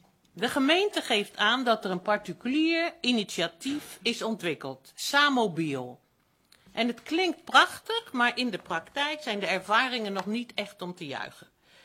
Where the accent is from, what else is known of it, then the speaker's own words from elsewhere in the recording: Rotterdam, South Holland, Netherlands; now in Noordoostpolder, Netherlands; Ik kom zelf uit Rotterdam, ik woon al jaren hier met plezier in de polder